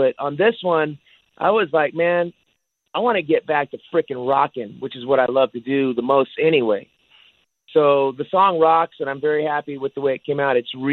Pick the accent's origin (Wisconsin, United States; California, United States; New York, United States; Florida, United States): California, United States; Sacramento; Growing up in South Sacramento in the 70s, there was a lot of kids that actually...